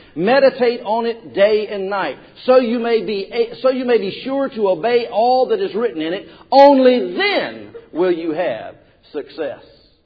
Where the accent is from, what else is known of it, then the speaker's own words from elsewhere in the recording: the South, United States; accent: Southern; I've decided to just keep my Southern accent. Is that all right? It's just the best I can do.